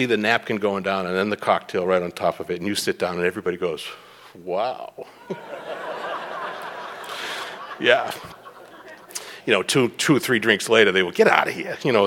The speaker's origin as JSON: {"language": "English", "town": "Boston", "region": "Massachusetts", "country": "United States", "tie": "born or raised there", "moved": "as an adult", "said": "I'd moved out from Boston. I grew up in Boston and moved out in right after Thanksgiving, 1989."}